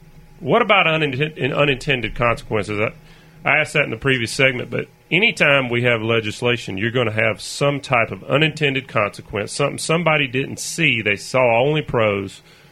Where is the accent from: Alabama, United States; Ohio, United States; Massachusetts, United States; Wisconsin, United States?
Alabama, United States; growing up in Alabama, hunting in Alabama, you know, we learned how to scout.